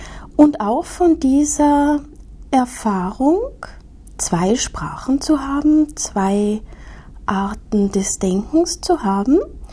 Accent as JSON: {"language": "German", "country": "Austria", "tie": "born or raised there", "first_language": "German", "moved": "as an adult", "lives_now": "France", "said": "Ich spreche Deutsch, das ist meine Muttersprache."}